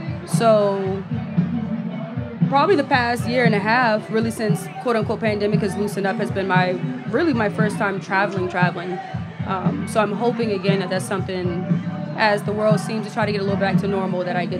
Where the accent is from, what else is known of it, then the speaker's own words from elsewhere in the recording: Charleston, South Carolina, United States; You know, I'm from Charleston again, so we eat a lot of rice.